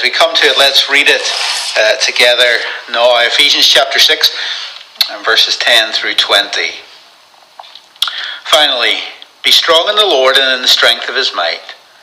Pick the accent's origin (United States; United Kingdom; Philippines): United Kingdom; Carrickfergus, Northern Ireland; The place I grew up in Northern Ireland, it was a little place called Carrickfergus.